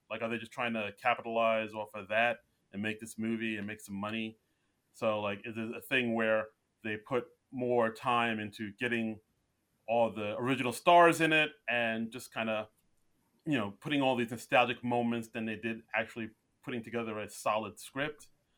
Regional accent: Queens, New York, United States; Takes place in my hometown of Queens, New York.

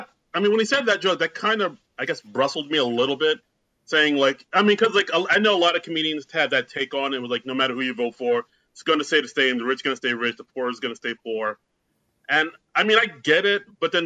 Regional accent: New York City, New York, United States; which, as a New Yorker, I appreciate, because the Rockaways doesn't get that much love.

